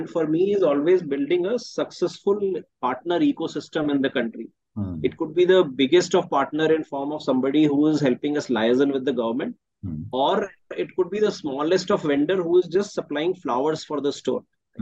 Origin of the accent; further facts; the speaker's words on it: Uttarakhand, India; born there; I was born in Uttarakhand. I worked across in India, multiple cities like Delhi and Bangalore and Pune and Calcutta and Gujarat.